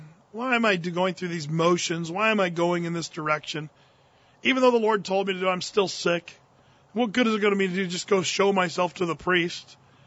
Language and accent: English; Portland, Oregon, United States; Because, you know, we come from Portland, Oregon, and we're like, okay, there's the Willamette, there's the Columbia, and there's the Jordan.